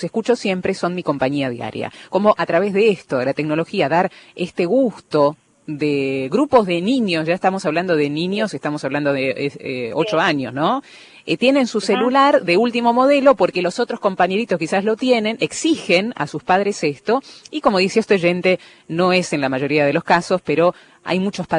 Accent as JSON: {"language": "Spanish", "region": "Santa Fe", "country": "Argentina", "said": "soy de Santa Fe."}